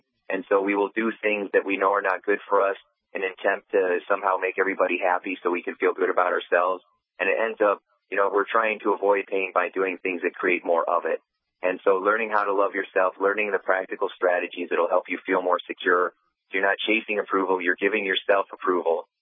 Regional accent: Indiana, United States; I'm from Indiana, so I have farmer metaphors.

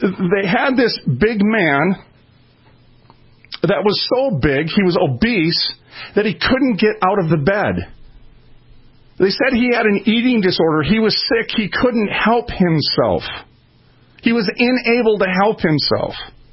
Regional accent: Minneapolis, Minnesota, United States; I was raised in North Minneapolis. I moved 37 times.

